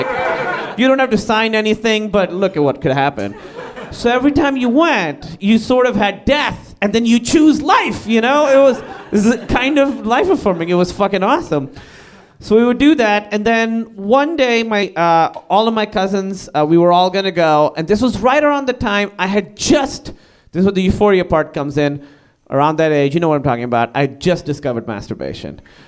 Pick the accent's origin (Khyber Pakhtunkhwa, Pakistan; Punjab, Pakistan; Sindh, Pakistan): Sindh, Pakistan; Karachi; The other thing you have to know is I grew up in Karachi, Pakistan